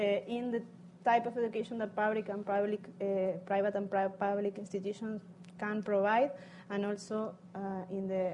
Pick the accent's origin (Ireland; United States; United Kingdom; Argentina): Argentina; Córdoba; But then you mentioned Cordoba, and I'm from Cordoba.